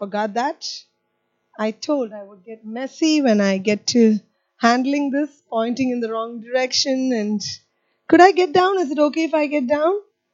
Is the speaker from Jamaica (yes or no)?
no; Kerala, India; now in Bangalore, India; I'm Indian. I'm South Indian. I come from what we call in India God's own country, Kerala. But I'm right now based in Bangalore. And so I come from a different faith background.